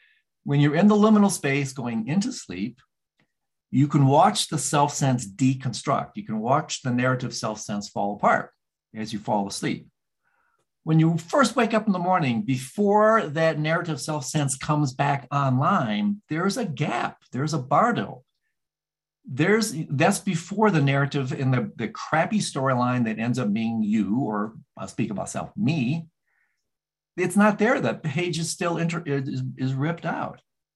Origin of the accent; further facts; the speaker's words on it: Bogota, Bogotá, Colombia; born there; English is a second language; also born or lived in -; I learned Spanish when I was in Bogota. I was born in Bogota. Spanish, Lithuanian, English. English was my third language.